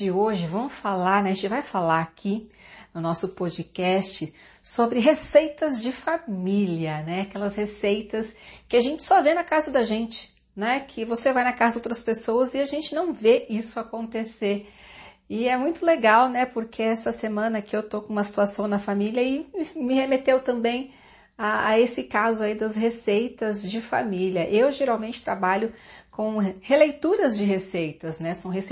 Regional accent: Jundiaí, São Paulo, Brazil; a minha família, né, reside em Jundiaí, eu nasci em Jundiaí

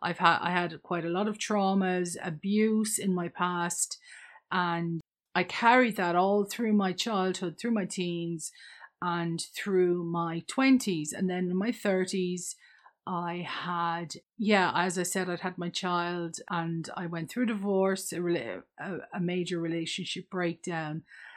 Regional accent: Leinster, Ireland; born there; I am an Irish person. I was born in County Wexford, which is right on the coast in the sunny southeast.

